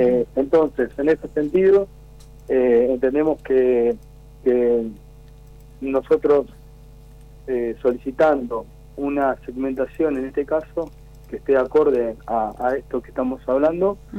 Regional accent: Esperanza, Santa Fe, Argentina; Yo soy de Esperanza, exactamente.

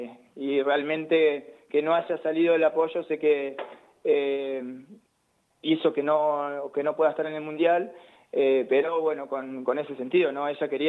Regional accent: Zapala, Neuquén, Argentina; es imposible no sentirse zapalino. Además, el zapalino, vos sabés, tenemos esa fuerza, esa garra que es propia, que sos de Zapala

